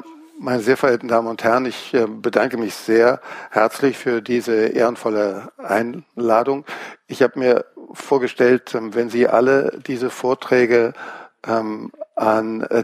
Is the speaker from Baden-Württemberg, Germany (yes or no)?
no; Aachen, North Rhine-Westphalia, Germany; ich bin in Aachen aufgewachsen und in Aachen in die Schule gegangen und habe durchaus sentimentale Beziehungen zu der Stadt.